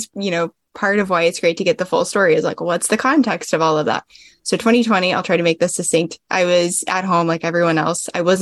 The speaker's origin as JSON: {"language": "English", "region": "North Carolina", "country": "United States", "tie": "born or raised there", "said": "I moved around a ton as a kid, shockingly. Grew up for the most part in North Carolina."}